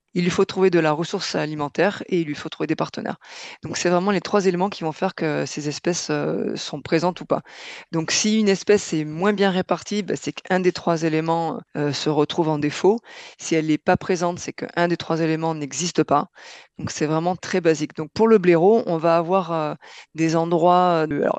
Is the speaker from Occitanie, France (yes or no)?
yes; Toulouse, Occitanie, France; Chez nous, en Toulouse, c'est moins le cas